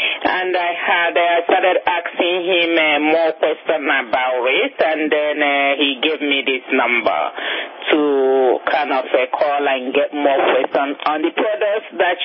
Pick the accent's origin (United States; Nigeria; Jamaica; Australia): Nigeria; English is a second language; I have clear accent. I am from Nigeria.